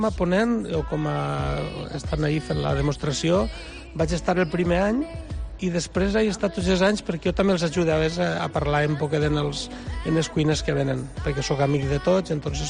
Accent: Vall d'Alba, Valencian Community, Spain; la que se fa al meu poble i la que se fa al meu mas, on vaig néixer jo, que és la tradicional nostra de la Vall d'Alba i de la Plana Alta

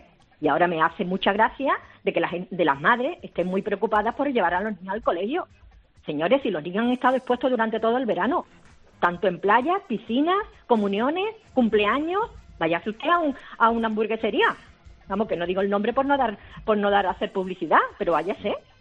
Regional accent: Jerez de la Frontera, Andalusia, Spain; he estado en la costa de Cádiz, porque yo soy de Jerez de la Frontera.

